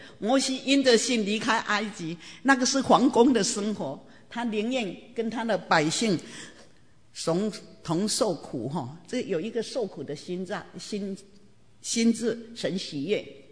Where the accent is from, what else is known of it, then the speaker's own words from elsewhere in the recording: Taoyuan, Taiwan; born there; 我说哎呦他好厉害，怎么知道我是桃园出生的。